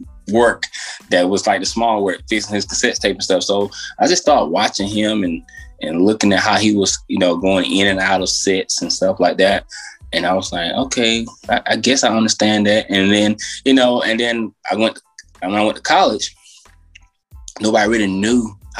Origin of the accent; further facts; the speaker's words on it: Haddock, Georgia, United States; now in Atlanta, United States; I'm originally from Haddock, Georgia. This is in between Macon and Millersville, Georgia. Currently residing in Atlanta area.